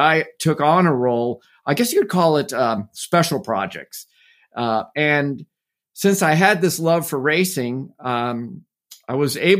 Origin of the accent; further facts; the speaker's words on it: Indianapolis, Indiana, United States; Well, I grew up in Indianapolis, and that's the racing capital of the world